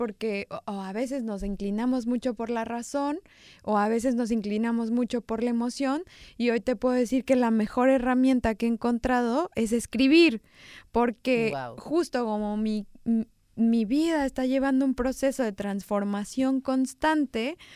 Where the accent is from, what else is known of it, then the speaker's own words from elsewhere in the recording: Mexico; born there; ¿Por qué nací en México? ¿Por qué nací siendo mexicana?